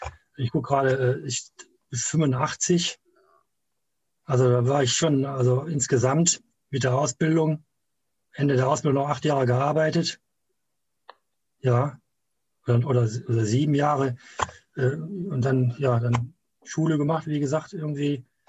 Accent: Wuppertal, North Rhine-Westphalia, Germany; so von 85 an habe ich jongliert, in da wo ich herkomme, aus Wuppertal, habe ich mit verschiedenen Leuten haben wir dann in Wuppertal eine Jongliergruppe aufgemacht

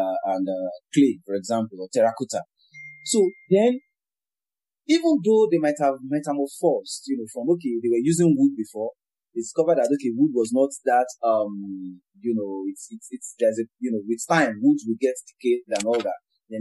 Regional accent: Osun, Nigeria; I'm a prince from Osun State, Ejibu

